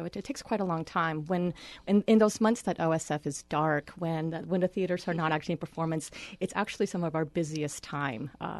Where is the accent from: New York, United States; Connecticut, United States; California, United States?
Connecticut, United States; New Haven; now in Medford, United States; I came from Connecticut, so I was coming straight from school, and to get from New Haven, Connecticut to Medford, Oregon requires every mode of transportation short of a rickshaw and a dog sled.